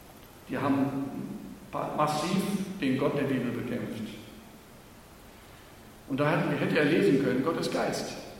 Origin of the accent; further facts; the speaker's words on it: Berlin, Germany; ich komme aus der Hauptstadt der Gottlosen aus Berlin.